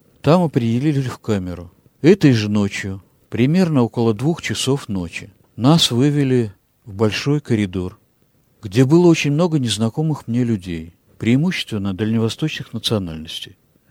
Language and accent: Russian; Grozny, Chechnya, Russia; born there; Я родился в городе Грозном, я еврей, и … не имею никакого отношения.